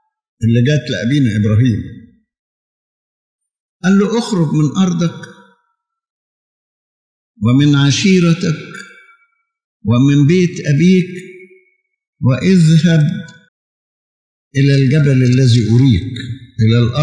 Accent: Egypt; احنا نشكر الله إن بلادنا مصر كانت من بين هذه الأمكنة،

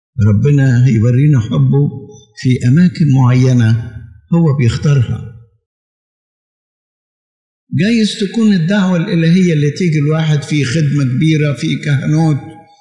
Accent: Egypt; احنا نشكر الله إن بلادنا مصر كانت من بين هذه الأمكنة،

